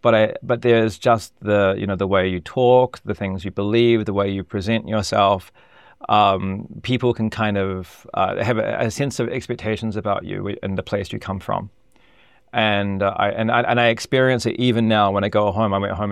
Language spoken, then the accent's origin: English; New Zealand; I think moved my identity on from being a New Zealander.